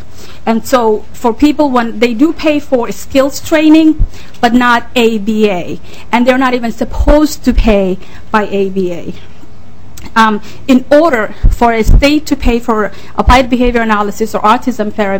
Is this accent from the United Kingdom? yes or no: no; Boston, Massachusetts, United States; now in Minnesota, United States; I grew up in Boston, so I want to be able to bring their voices here.